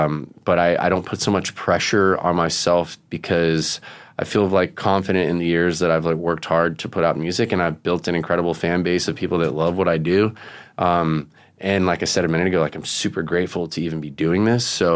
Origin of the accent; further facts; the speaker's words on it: Vero Beach, Florida, United States; I grew up with Marty in Vero Beach, Florida.